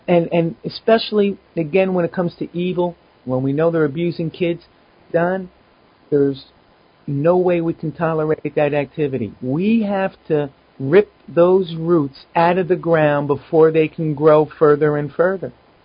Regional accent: United States; it rips my heart out, disgusts me as an American to know that activities occurring here in my country, in my time.

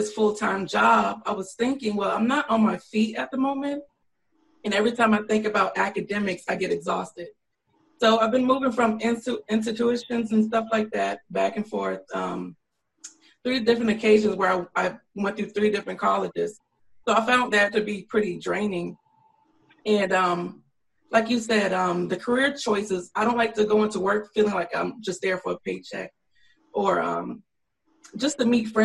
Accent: Fort Myers, Florida, United States; I was born and raised in Fort Myers. Been here all my life, basically

